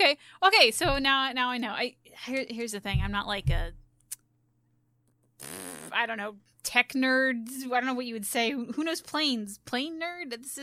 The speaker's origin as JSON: {"language": "English", "region": "Pennsylvania", "country": "United States", "said": "from Pennsylvania, and I just have a very effeminate voice sometimes."}